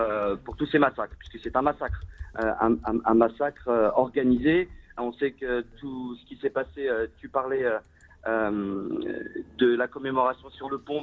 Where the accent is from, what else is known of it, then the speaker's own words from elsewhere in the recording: France; On est sur la 4e, 5e génération. Absolument. On est français à part entière